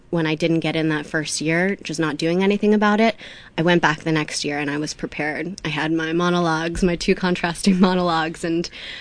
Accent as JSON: {"language": "English", "town": "Staten Island", "region": "New York", "country": "United States", "tie": "born or raised there", "said": "I grew up in Staten Island. I went to private school. I was bullied. I was the only Chinese kid in the school."}